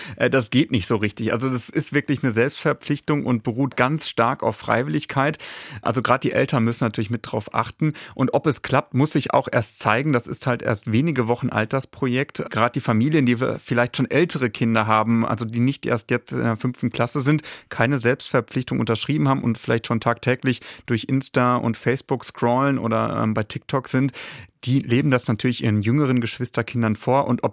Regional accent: North Rhine-Westphalia, Germany; Ich komme aus Nordrhein-Westfalen und bis NRW ist Quick anscheinend nicht vorgedrungen.

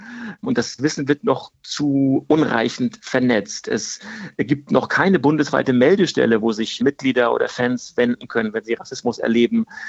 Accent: Rostock, Mecklenburg-Vorpommern, Germany; Also ich bin in Rostock aufgewachsen, Anfang der 90er Jahre.

